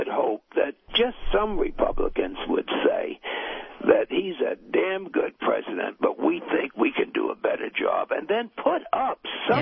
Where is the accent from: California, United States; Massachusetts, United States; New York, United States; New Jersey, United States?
New York, United States; for me as a New Yorker, was the heart of our country.